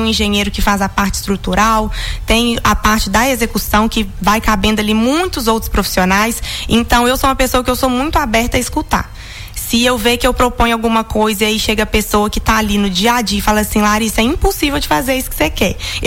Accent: Paraopeba, Minas Gerais, Brazil; sou daqui de Paraopeba mesmo, e interior a gente usa referências, né? Então, eu sou filha da Adriana, da Papelaria Avenida, e do Rogério, da Industrial Machado.

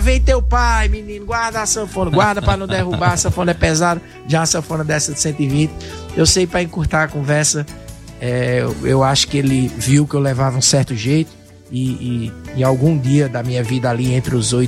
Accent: Serra Talhada, Pernambuco, Brazil; born there; Nasci lá em Serra Talhada

